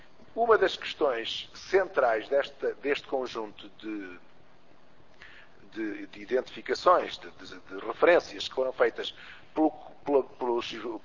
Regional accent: Aveiro, Portugal; sou da Aveiro, é uma região de minifúndio, sou um proprietário rural

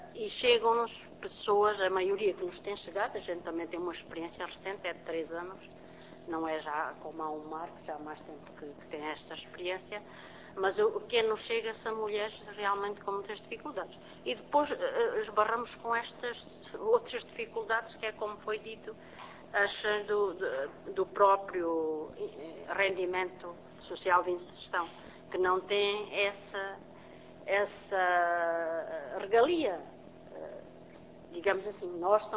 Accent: Moura, Beja, Portugal; Nós somos de Moura, temos que nos deslocar a Beja para darmos o apoio.

